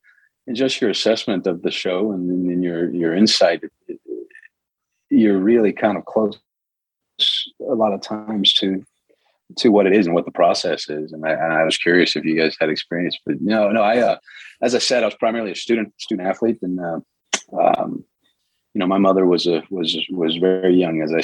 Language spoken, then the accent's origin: English; Austin, Texas, United States; You know, I grew up in Texas. I was from Austin, Texas.